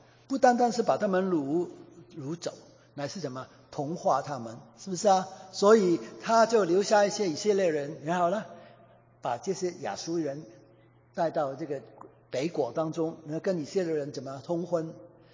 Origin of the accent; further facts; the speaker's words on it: Hong Kong; 我们香港人都是这样的啦